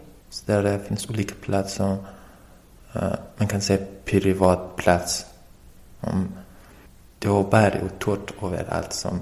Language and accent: Swedish; Afghanistan; Swedish is a second language; moved away as an adult; also born or lived in Iran; now in Sweden; jag kommer från Afghanistan, jag är afghan, men jag bodde i Iran också. Jag arbetade i Iran med en stor fabrik. Sen jag bestämde mig att komma till Sverige.